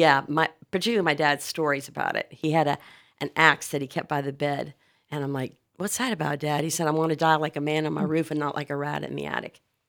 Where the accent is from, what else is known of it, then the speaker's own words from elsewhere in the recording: New Orleans, Louisiana, United States; And I come from New Orleans, and I kind of hate to throw my hometown under the bus, but they don't have an aquifer